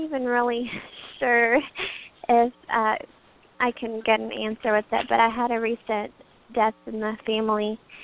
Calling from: Texas, United States; I don't know if you're familiar with Houston, Beaumont. I'm about 30 minutes from Beaumont, real close to the Louisiana border.

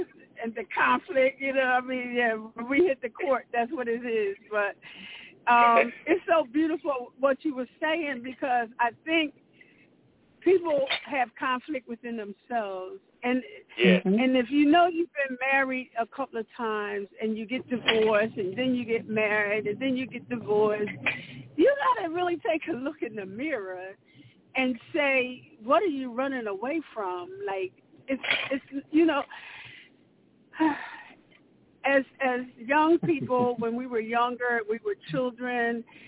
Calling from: Pennsylvania, United States; From Pennsylvania, the blue state.

